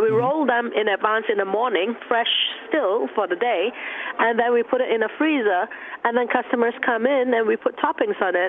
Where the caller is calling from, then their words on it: Middletown, Connecticut, United States; I'm calling from Middletown, Connecticut, and Middletown is a food destination here in Connecticut.